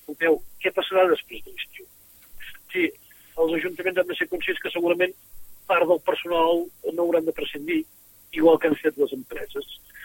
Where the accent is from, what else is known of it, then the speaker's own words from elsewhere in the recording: Vic, Catalonia, Spain; Jo soc de Vic.